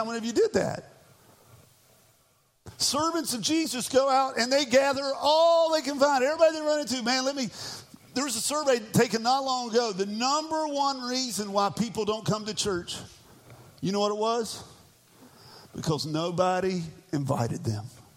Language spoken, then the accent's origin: English; West Virginia, United States; I'm from West Virginia. We'll try to piece together what English we can, all right?